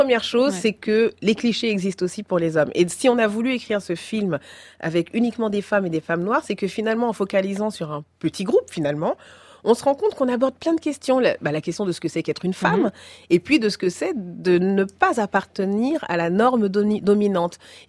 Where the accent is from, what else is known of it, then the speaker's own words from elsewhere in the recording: France; je suis française, c'est mon pays.